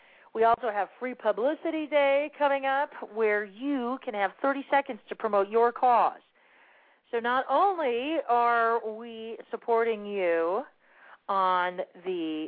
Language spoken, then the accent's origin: English; Arizona, United States; I'm not Russian. I am Romanian, and I am an American born and raised in good old Arizona.